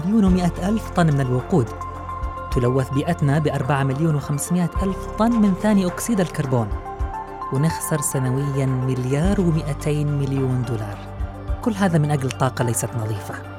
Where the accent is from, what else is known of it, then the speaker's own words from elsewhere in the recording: Yemen; اليوم بكلمك عن كيف بلادنا اليمن استطاعت الوصول لتحقيق شيء